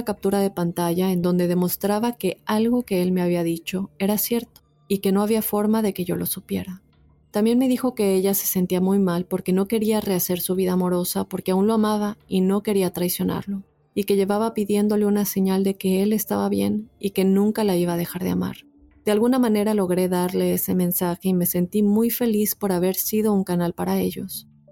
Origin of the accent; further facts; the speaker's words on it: Costa Rica; Soy de Costa Rica.